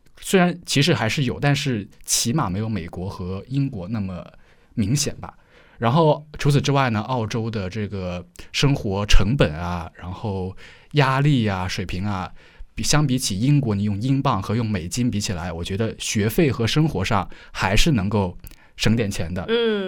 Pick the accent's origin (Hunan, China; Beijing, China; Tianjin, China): Beijing, China; now in Australia; 对啊，我出生在中国的呀，因为从小老北京儿